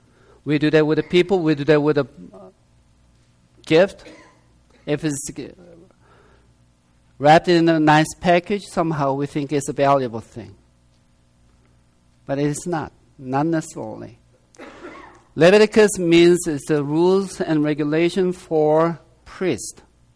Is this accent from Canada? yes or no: no; South Korea; I came from South Korea